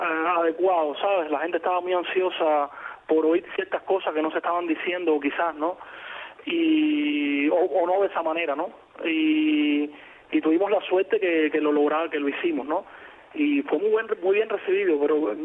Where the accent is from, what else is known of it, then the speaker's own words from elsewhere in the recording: Havana, Cuba; yo me crié en La Habana Vieja y todo lo que es la rumba, el cubancó, estaba muy presente.